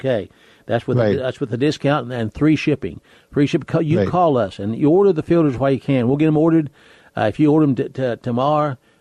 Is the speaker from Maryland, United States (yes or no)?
no; Monroeville, West Virginia, United States; That's when they did home deliveries, and I was born in a house that's still standing in Monroeville, West Virginia. That's where I started from.